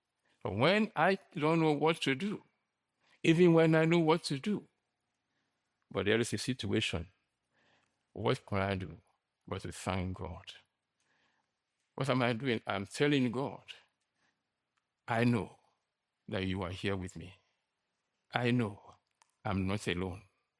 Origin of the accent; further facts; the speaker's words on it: Nigeria; born there; I was born in Nigeria, in Africa, where there are lots of demons.